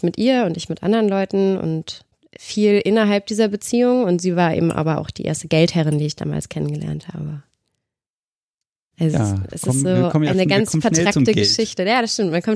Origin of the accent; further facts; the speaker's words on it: Cologne, North Rhine-Westphalia, Germany; accent: Rhinelandic; Ich komme halt ursprünglich aus Köln und dann bin ich ganz viel rumgezogen und inzwischen habe ich so ein Konglomerat an Dialekten, aber am schlimmsten ist natürlich das Rheinländisch. Das bleibt.